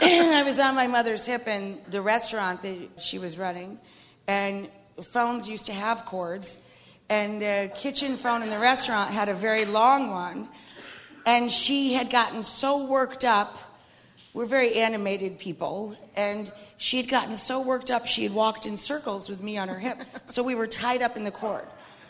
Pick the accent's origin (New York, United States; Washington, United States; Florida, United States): New York, United States; also born or lived in Massachusetts; Actually, I was born in Glens Falls, but I went to school in Cape Cod. I went to Mashpee Central School when I was very little. We moved to Massachusetts after my birth. And from, I don't know, about second grade on, I lived in upstate New York.